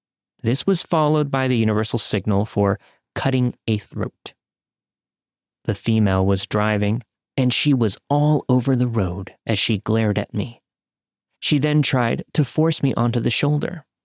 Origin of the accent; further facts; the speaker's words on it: Texas, United States; I would often drive between my home state of Texas and Mississippi in the afternoons and evenings.